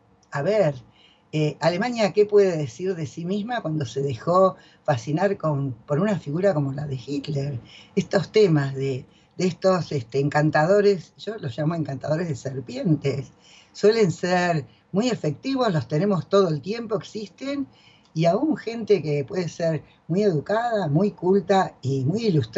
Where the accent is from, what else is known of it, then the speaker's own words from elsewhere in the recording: Buenos Aires Province, Argentina; en mi pueblo no sabíamos ni siquiera que existían los sefaradín. Pero bueno, ese era un pueblito perdido en la provincia de Buenos Aires.